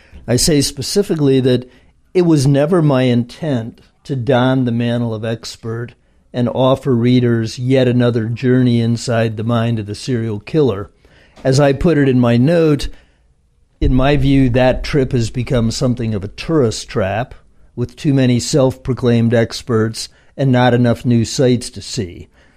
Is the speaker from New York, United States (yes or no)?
yes; North Tonawanda, New York, United States; I'm not originally from North Tonawanda. My dad was in the FBI.